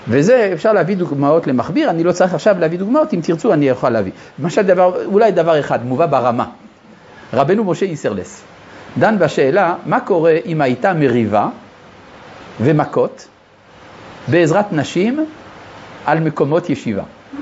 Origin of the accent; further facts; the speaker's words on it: France; אני גדלתי במדינה שבה על כל המוסדות הרשמיים, כולל בתי ספר, היו כתובות שלושת המילים האלה. חירות, שוויון ואחווה.